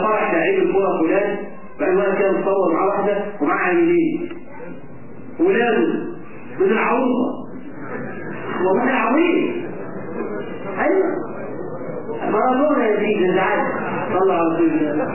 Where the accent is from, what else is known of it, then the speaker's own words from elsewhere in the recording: Egypt; إحنا كمصريين